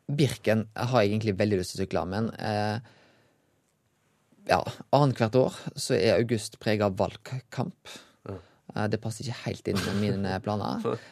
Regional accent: Western Norway, Norway; accent: West Norwegian dialect; Ja, nei, det beklager jeg. Det er vanskelig å forstå vestlending av og til.

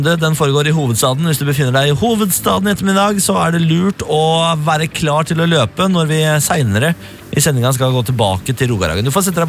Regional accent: Drammen, Buskerud, Norway; Så skal jeg som drammenser eller bare innbygger i Drammen by nå bevege meg til

